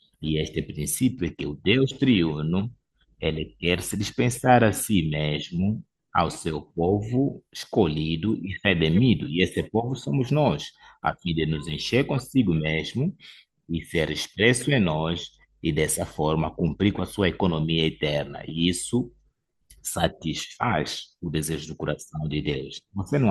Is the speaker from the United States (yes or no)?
yes; Oklahoma, United States; Portuguese is a second language; sou de Oklahoma, lá no meio dos Estados Unidos